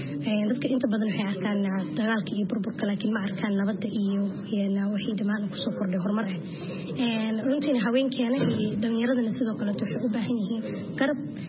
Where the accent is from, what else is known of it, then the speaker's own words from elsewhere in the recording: Toronto, Ontario, Canada; Walaal waxaan ka imaaday Kanada, qaasatan magaalada Toronto. Waa meesha aan ku dhashay, kusoo koray, iskool iyo jaamacadna kusoo dhigtay.